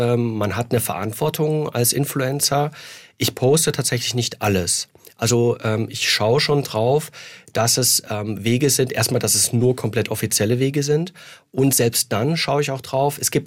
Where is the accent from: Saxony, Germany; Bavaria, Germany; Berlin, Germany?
Saxony, Germany; now in Karlsruhe, Germany; Selbst in meiner Region, wo ich aufgewachsen bin, im Elbsandsteingebirge, ich habe definitiv noch nicht alles gesehen.